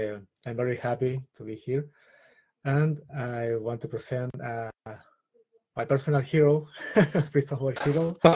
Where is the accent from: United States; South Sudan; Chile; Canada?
Chile; English is a second language; I'm from Chile.